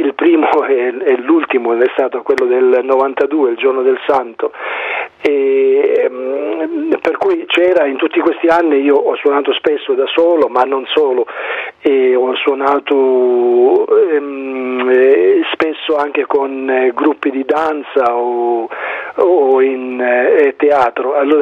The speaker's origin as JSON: {"language": "Italian", "town": "Rosolini", "region": "Sicily", "country": "Italy", "tie": "born or raised there", "also_born_or_lived": "Siracusa", "moved": "as an adult", "said": "io ho trascorso l'infanzia a Rosolini, come dicevi prima, poi l'adolescenza a Siracusa"}